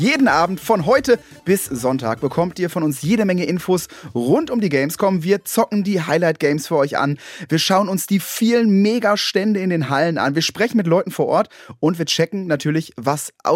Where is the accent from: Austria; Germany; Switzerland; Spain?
Germany; Münster, North Rhine-Westphalia; denn von da komme ich auch. Geboren in Münster, in Hiltrup.